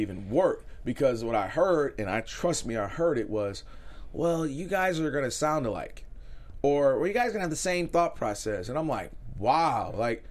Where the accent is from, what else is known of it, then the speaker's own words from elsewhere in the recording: Ann Arbor, Michigan, United States; what I've learned growing up in Ann Arbor, specifically outside of Detroit